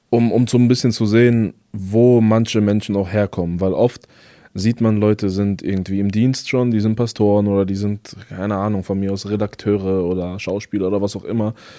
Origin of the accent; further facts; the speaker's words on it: Wächtersbach, Hesse, Germany; Kurz danach bin ich in Wächtersbach aufgewachsen. In der Nähe von Offenbach, Hanau und so.